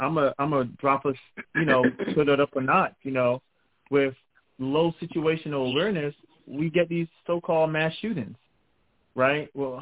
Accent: New York, United States; as you folks know, I'm from New York, right?

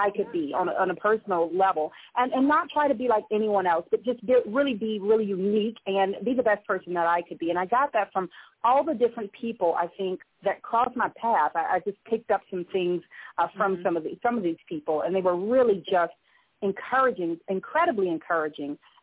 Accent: Savannah, Georgia, United States; now in Atlanta, United States; I remember my when I moved to the Atlanta area, because I'm originally from the Savannah area.

